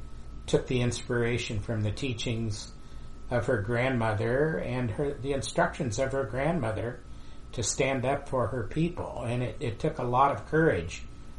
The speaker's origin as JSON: {"language": "English", "region": "Nebraska", "country": "United States", "tie": "born or raised there", "said": "I grew up in Nebraska, and actually in the schools there, they had quite a bit of material on"}